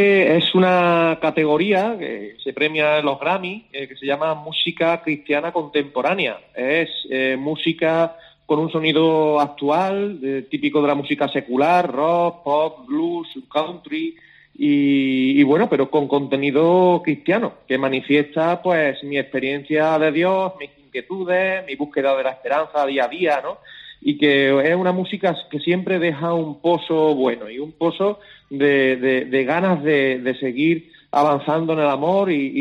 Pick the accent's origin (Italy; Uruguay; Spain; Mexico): Spain; Puente Genil, Andalusia; Yo soy de natural de Córdoba, de Puente Genil, pero mi vida familiar casi que se ha transcurrido en Granada. Fue mi primer destino de profesor, allí me casé